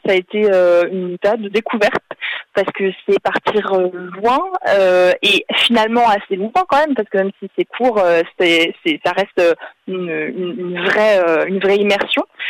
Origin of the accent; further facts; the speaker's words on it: western France, France; now in Lyon, France; je viens de l'ouest de la France à la base, voilà, et actuellement je suis en service civique à la Maison des Européens de Lyon.